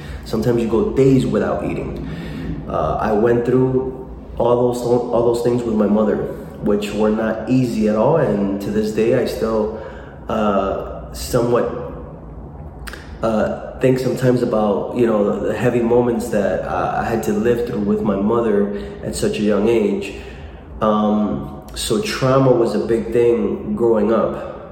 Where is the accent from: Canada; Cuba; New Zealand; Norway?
Cuba; now in Miami, United States; growing up in Cuba, a socialist dictatorial regime where there are no resources